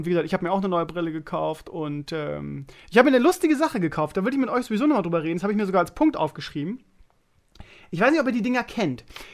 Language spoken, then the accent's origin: German; Bremen, Germany; Ich als Bremer natürlich Fischbrötchen am Stall